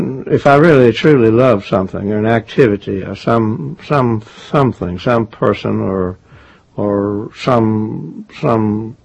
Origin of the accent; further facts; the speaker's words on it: Atlanta, Georgia, United States; Well, in Atlanta, around Atlanta, north of Atlanta. I come from Atlanta.